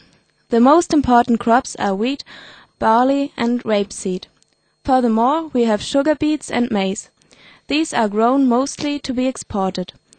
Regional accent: Teterow, Mecklenburg-Vorpommern, Germany; We come from Tetrow. The town is situated in Mecklenburg-Pomerania. This is the north of Germany on the Baltic coast. Tetrow has about 10,000 inhabitants and is surrounded by a very pretty countryside.

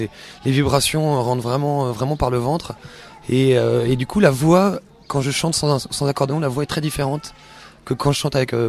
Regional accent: Douarnenez, Brittany, France; Alors, je suis breton, je viens de Douarnenez.

